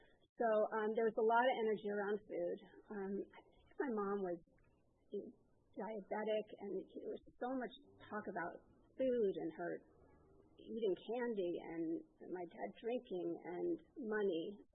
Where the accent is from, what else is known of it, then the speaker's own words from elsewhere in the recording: New York, United States; I grew up in New York. I have two parents that are married. I was just back there this past weekend at a wedding